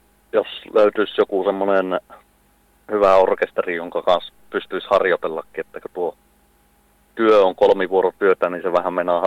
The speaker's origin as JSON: {"language": "Finnish", "town": "Kolari", "region": "Lapland", "country": "Finland", "accent": "Kolari dialect", "lives_now": "Härmä, Finland", "said": "No minä olen tuolta Kolarista kotoisin, mutta 16 vuotta täällä Härmässä asunut nyt."}